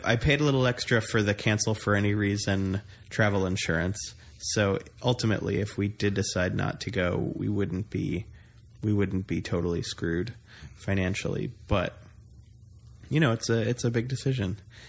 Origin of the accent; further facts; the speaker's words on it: New York, United States; going to New York doesn't make me nervous. I'm from New York